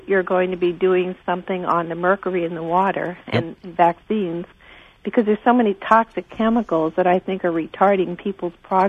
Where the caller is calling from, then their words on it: Redwood City, California, United States; I'm calling from Redwood City, California.